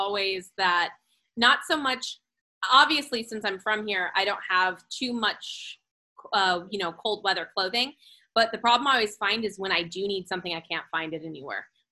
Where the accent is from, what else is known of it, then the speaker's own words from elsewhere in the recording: Bakersfield, California, United States; I'm from Bakersfield, so I hear it's difficult.